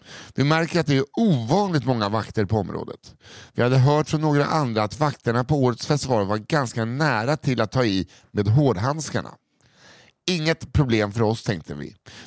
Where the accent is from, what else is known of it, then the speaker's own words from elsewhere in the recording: Kiruna, Norrbotten County, Sweden; Kiruna. Där har jag vuxit upp.